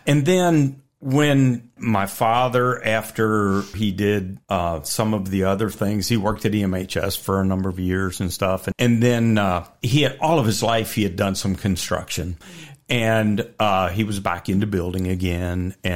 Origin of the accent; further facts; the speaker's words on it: Virginia, United States; also born or lived in Maryland / Florida / Georgia; So I was born in Maryland, and then we moved to Virginia, and then we moved to Florida, and then Atlanta, Georgia, and then back to Virginia again. So been here ever since fourth grade.